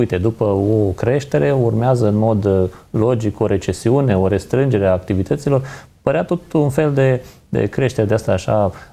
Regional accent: Romania; nu cred că am fost pregătiți noi ca români să spunem mental că există în capitalism cicluri economice

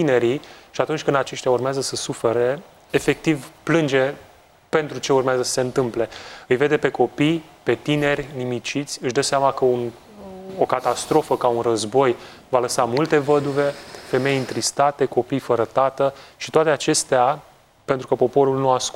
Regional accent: Bucharest, Romania; Vin din București, sunt pastor asistent în Biserica Adventistă Labirint.

